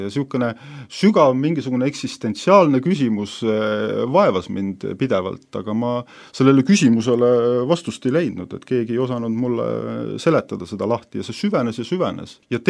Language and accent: Estonian; Avispea, Lääne-Viru County, Estonia; Ma olen pärit sellisest väiksest külakesest, nagu Avispea küla, väike Maarja külje all, seal ma olen sündinud, kasvanud ja siia maani päris palju aega, eriti suvel veedan.